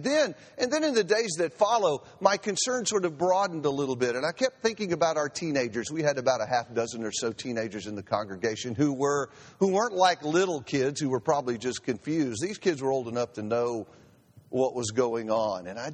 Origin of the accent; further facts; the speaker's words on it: Houston, Texas, United States; also born or lived in Beaumont; You know, I spent most of my life on the Southeast Texas coast. I grew up in Houston and preached for Beaumont for 10 years.